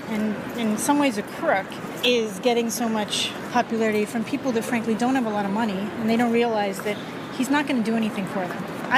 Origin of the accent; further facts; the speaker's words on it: Canada; moved away; I'm actually from Canada originally.